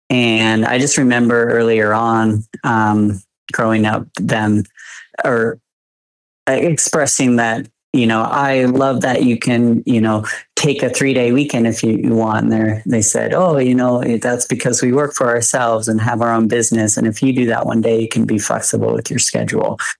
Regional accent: Montana, United States; And I grew up here in Montana, so I'm always inspired every day by just its beauty.

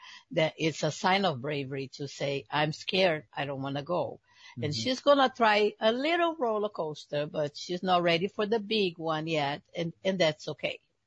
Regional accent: Brazil; English is a second language; moved away as an adult; now in United States; I'm from Brazil. Mm-hmm. So I did write two books in Brazil, got them published. And then I moved here to United States in 1991, I think.

